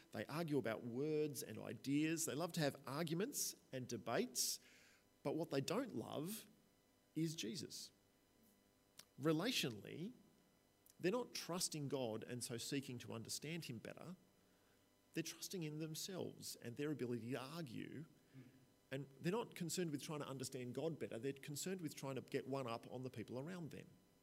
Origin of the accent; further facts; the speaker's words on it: Australia; Now, I'm an Australian, that's hard for me to hear.